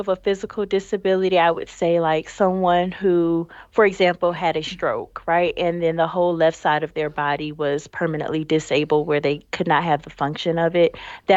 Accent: Kissimmee, Florida, United States; I am from Kissimmee, Florida.

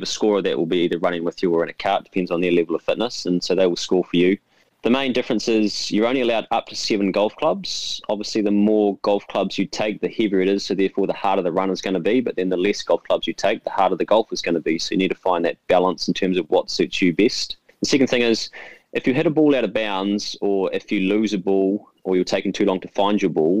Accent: New Plymouth, Taranaki, New Zealand; So I'm originally from New Plymouth, and Mum and Dad just used to live across the road from Fitzroy Golf Club down in New Plymouth.

